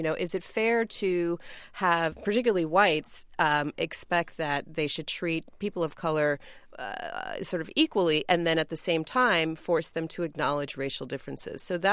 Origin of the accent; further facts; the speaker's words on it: New York, United States; I'm a, you know, Puerto Rican woman from New York, born and raised in New York, but my ethnic background is Puerto Rican.